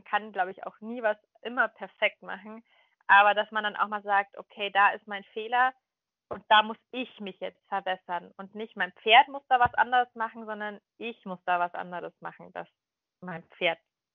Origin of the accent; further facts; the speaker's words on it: Munich, Bavaria, Germany; also ich komme ja aus München